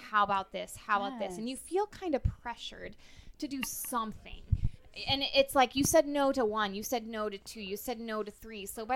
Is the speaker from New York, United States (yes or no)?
no; Norman, Oklahoma, United States; I grew up in Norman